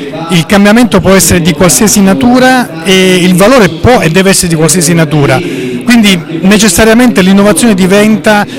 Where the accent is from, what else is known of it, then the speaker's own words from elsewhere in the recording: Apulia, Italy; sono da pugliese, sono anche emozionato e sono particolarmente contento di poter raccontare l'innovazione ai miei conterranei.